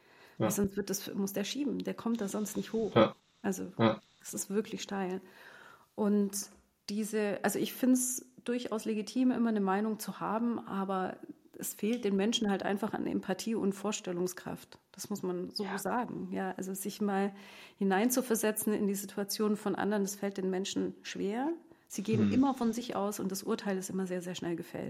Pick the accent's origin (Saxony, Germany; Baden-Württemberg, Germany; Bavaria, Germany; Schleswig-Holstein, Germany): Bavaria, Germany; Also ich komme aus dem Allgäu, in die Stadt waren es 10 Kilometer.